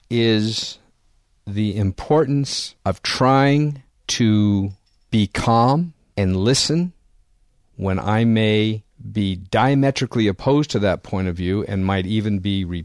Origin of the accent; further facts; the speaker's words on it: San Francisco, California, United States; born there; I was born in San Francisco. I have a great affinity towards the Jewish community in general and in San Francisco in particular.